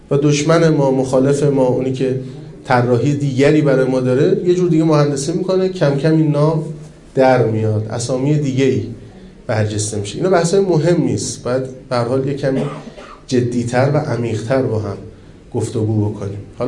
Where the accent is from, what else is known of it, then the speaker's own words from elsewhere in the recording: Mashhad, Razavi Khorasan, Iran; آقا ما مشهدی هستیم